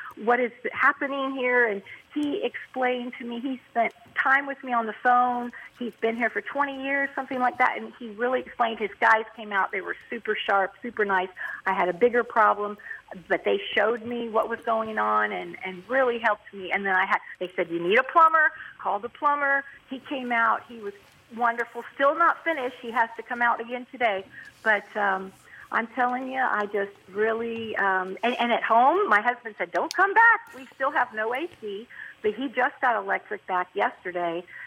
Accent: Miami, Florida, United States; I'm from Miami, and I live in Miami Beach, Aventura area, which is North Miami Beach.

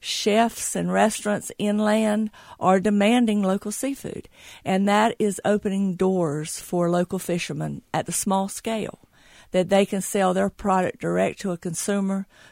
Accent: Harkers Island, North Carolina, United States; I grew up on Harker's Island. My great-grandfather came there in 1903 from Shackelford Banks

